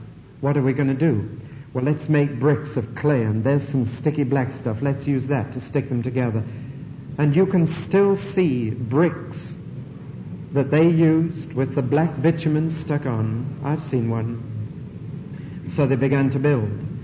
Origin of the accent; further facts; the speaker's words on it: Tyneside, North East England, United Kingdom; accent: Geordie; In fact, I come from Tyneside, as you probably know, and I'm a Geordie